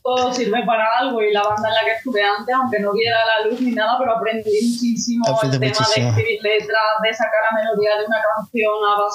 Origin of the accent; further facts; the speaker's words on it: Cádiz, Andalusia, Spain; now in Mallorca, Spain; cuando vine aquí a Mallorca, que yo soy de Cádiz